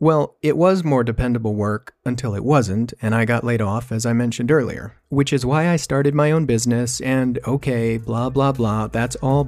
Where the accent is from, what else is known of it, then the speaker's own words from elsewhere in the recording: Stockton, California, United States; I grew up in Stockton, California, in a Mennonite home